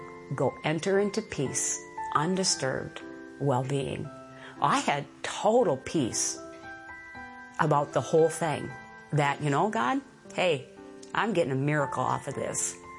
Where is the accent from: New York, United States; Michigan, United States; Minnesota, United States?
Minnesota, United States; Elk River; I'm from Living Word Christian Center is our home church, and we're from Elk River, Minnesota.